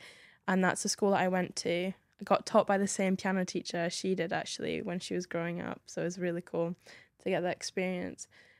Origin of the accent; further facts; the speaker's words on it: North West England, United Kingdom; moved away; also born or lived in Mongolia; So I was born in the Lake District. I'm a country girl.